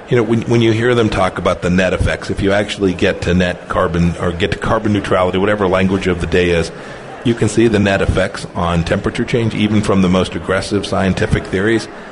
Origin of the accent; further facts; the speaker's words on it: Kansas, United States; I've watched operators in Texas and Oklahoma and my home state of Kansas